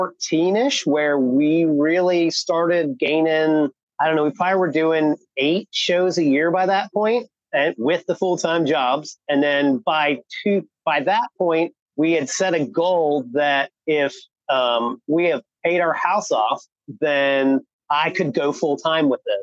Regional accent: West Virginia, United States; moved away as an adult; now in Florida, United States; My origin story started out moving to Florida when I was 19 from West Virginia

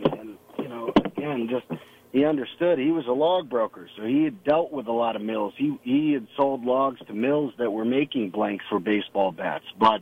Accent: Delhi, New York, United States; Well, I'm from Delhi. Grew up in Delhi, and like a lot of people grow up in Delhi, they want to leave.

